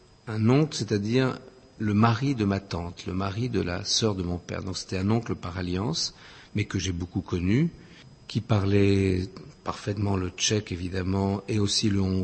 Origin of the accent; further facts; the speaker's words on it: France; born there; suis originaire par mon père de Hongrie, bien que je sois né en France, moi. Je suis né en France, juste à la fin de la guerre.